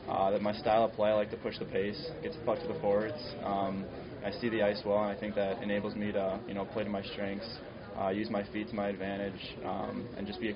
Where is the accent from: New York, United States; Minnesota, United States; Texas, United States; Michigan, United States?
Minnesota, United States; Well, growing up in Minnesota, it's kind of religion there, much like it is in Winnipeg, I'm sure.